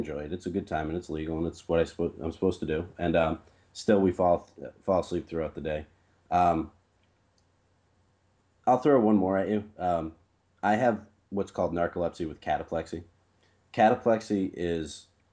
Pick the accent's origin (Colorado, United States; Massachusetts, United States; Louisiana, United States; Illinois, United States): Massachusetts, United States; Boston; Yeah, I was born right outside Boston. I moved to New York for a semester and came back to live right outside the city for the rest of my 24 years.